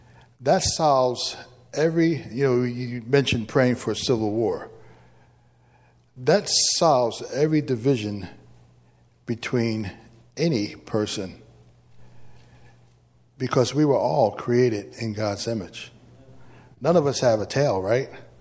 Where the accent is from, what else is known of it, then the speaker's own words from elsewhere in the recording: New York City, New York, United States; I'm born and raised in New York City.